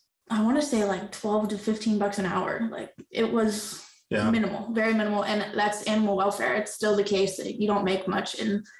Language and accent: English; Delaware, United States; But my plans pre-Logan were to go back to Delaware and my home state. And I was going to coach. I was going to do some stuff with my high school.